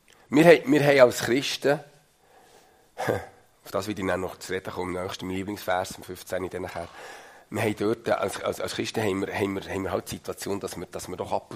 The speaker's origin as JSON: {"language": "German", "country": "Switzerland", "said": "Ich kenne kein schlimmeres Volk als Schweizer. Ich bin gerne Schweizer."}